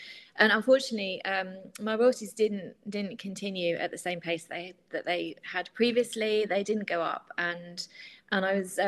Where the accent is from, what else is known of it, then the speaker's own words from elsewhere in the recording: Brighton, South East England, United Kingdom; born there; I was born in Brighton